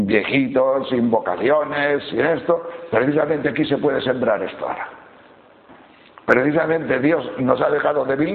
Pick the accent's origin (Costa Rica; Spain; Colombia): Spain; Castile and León; lo mismo que por mi pueblo de León, que hay mucho saúco, ya están floridos, florecidos